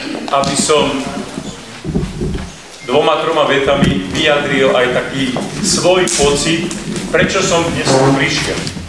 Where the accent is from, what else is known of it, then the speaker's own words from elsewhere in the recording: Banská Bystrica, Banská Bystrica Region, Slovakia; also born or lived in Trnava; Aj keď tu bolo povedané, že som sa narodil v Trnave, ale tam som sa len narodil. Celý čas sa hlásim a vyrastal som v krásnej Banskej Bystrici. A celé to okolie, nielen to hore Hronie, ale aj to Podpoľanie je naozaj môjmu srdcu veľmi blízke.